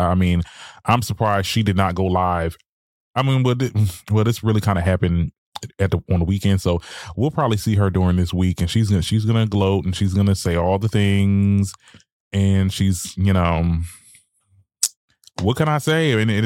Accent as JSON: {"language": "English", "town": "Trenton", "region": "New Jersey", "country": "United States", "tie": "born or raised there", "said": "she's from Trenton, New Jersey, and that is my hometown."}